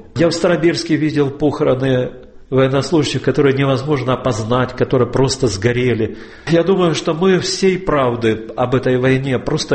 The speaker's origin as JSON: {"language": "Russian", "town": "Luhansk", "region": "Luhansk Oblast", "country": "Ukraine", "moved": "yes", "said": "Когда мы выехали из Луганска, где-то это все начало возвращаться"}